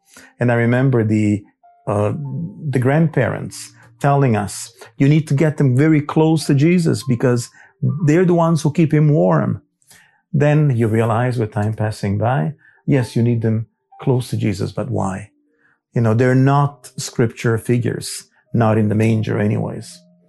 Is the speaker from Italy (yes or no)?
yes; Italy; I rely a lot on what I learned as a child back in Italy, in my hometown.